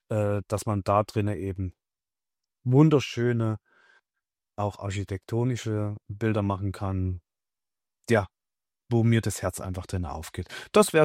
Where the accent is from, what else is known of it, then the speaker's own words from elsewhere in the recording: Coburg, Bavaria, Germany; also born or lived in Thuringia; weil ich vor der Wende in Thüringen geboren wurde und nach der Wende dann meine Heimat hier im Coburger Raum gefunden habe.